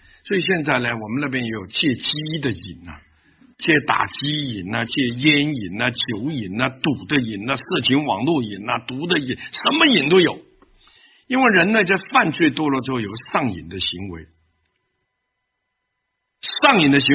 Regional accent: Taiwan; now in North America; 我们从台湾来北美开始，16年前来开始的时候

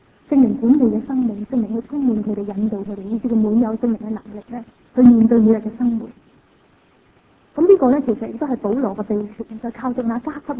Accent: China; 因为我哋系中国人啦，

